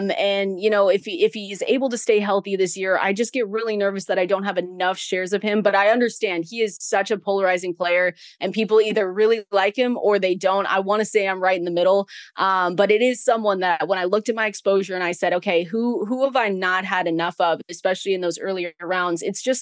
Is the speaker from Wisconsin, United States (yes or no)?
no; Seattle, Washington, United States; I'm from Seattle, so I'm a Seahawks fan.